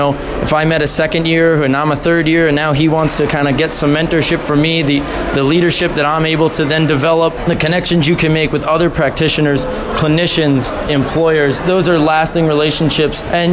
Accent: Long Island, New York, United States; I'm from Long Island, New York. I currently attend Ithaca College, and I will be graduating this year

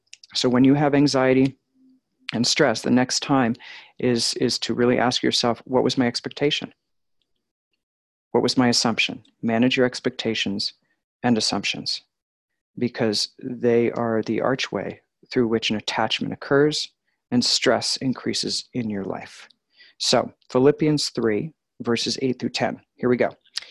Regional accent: New York, United States; now in Colorado, United States; because I was a new Christian when I came from Long Island out to Colorado

